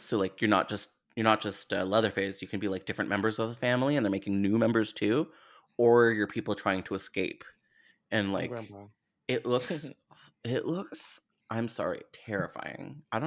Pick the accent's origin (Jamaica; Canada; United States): Canada; as a Canadian